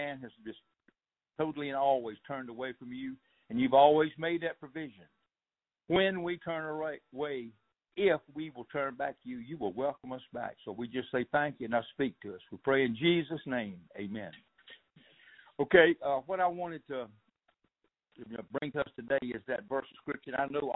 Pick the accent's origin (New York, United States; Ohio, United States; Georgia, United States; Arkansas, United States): Georgia, United States; we're from South Georgia